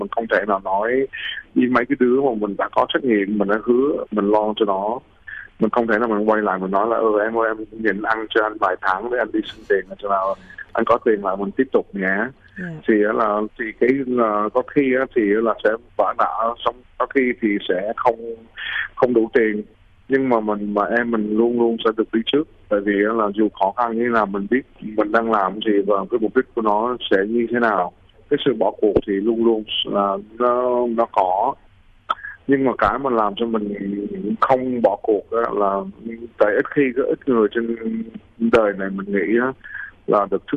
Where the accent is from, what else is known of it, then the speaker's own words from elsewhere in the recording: Australia; moved away as an adult; Tôi về Úc khoảng 3-4 lần một năm. Tôi làm trong một cái nghề mà tôi gặp người Úc ở đây rất là nhiều. Bản thân của tôi cũng là người Úc.